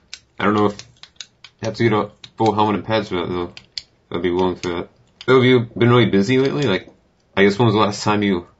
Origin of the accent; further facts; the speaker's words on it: Dallas, Texas, United States; Well, I was born in Dallas, so just kind of, you know, I grew up there and then we moved around and stuff